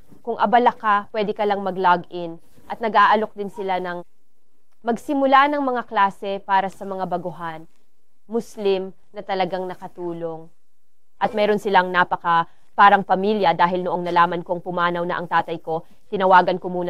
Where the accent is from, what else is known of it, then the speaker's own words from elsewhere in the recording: South Africa; Tagalog is a second language; moved away as an adult; now in United States; taga South Africa ako. Lumipat ako sa United States noong 2007.